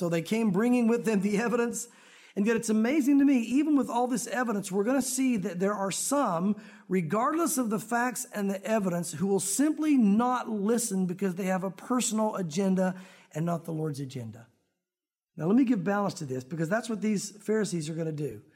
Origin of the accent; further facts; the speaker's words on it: the South, United States; a lot of us believe certain things because we were raised in the South and because of the culture.